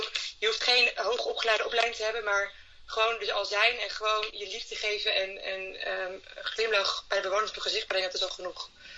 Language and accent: Dutch; Netherlands; Ik kom uit Nederland. Ik doe nu voor een half jaar vrijwilligerswerk in Alet.